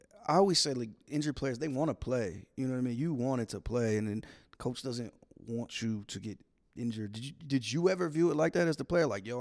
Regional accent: West Coast, United States; I'm from the West Coast, so when I attended my first game in the Garden was when Steph broke the record

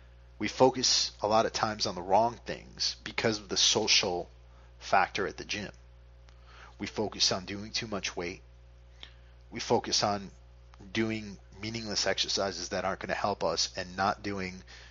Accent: Connecticut, United States; I'll be in Connecticut next week. That's my home state.

